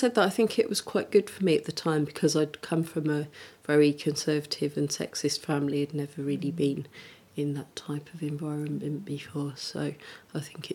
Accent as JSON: {"language": "English", "country": "Singapore", "tie": "born there", "also_born_or_lived": "Germany / Denmark / Britain", "said": "I was born in Singapore, and I'd lived in Germany and Denmark and Britain in three different places."}